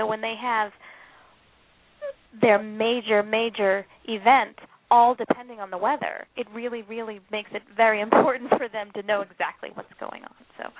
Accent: Boston, Massachusetts, United States; now in Kansas, United States; I grew up in Boston, and I really wished when I was a kid that we would have blizzards just like that.

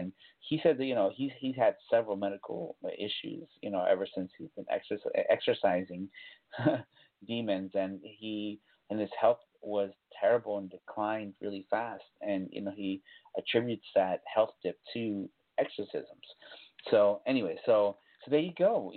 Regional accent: Boston, Massachusetts, United States; I'm broadcasting from New England, the Boston area. So it's Beantown. If you know about Bostonians, we're rough and tough, and, you know, we get it done, you know, it's city of champions.

